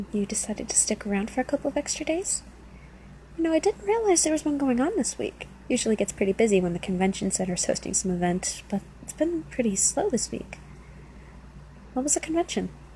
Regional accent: United States; accent: no southern drawl; now in Tennessee, United States; Yeah, no southern drawl. I don't sound like I come from Tennessee, do I? Well, yeah, you're right about that. I moved here about 3 years ago.

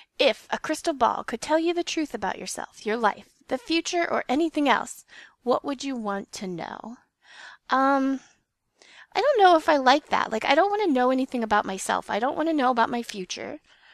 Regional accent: East Coast, United States; I was born on the East Coast, lived for 10 years in a city, then my parents moved me to the country, and that was pretty terrible. I grew up in the middle of nowhere

